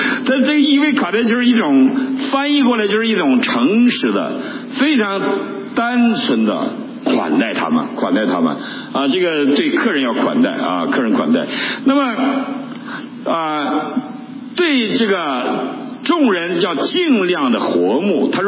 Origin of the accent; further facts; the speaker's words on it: Northeast China, China; 结果我们东北人不太懂界限，我们东北就跟美国似的，没有篱笆然后就串门